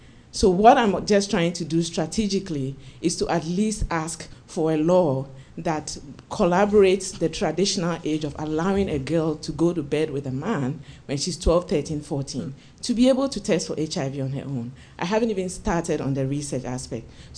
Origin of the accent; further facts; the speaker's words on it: Nigeria; I am from Nigeria